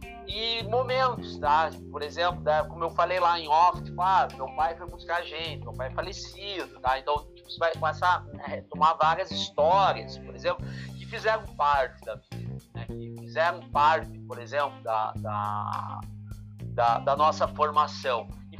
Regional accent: Curitiba, Paraná, Brazil; E eu sou de Curitiba, né? Então, o fato de ser de Curitiba, tinha muitos bares, muitos locais, assim

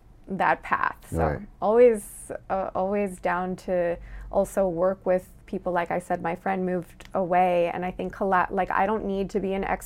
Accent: New York, United States; And I'm from New York.

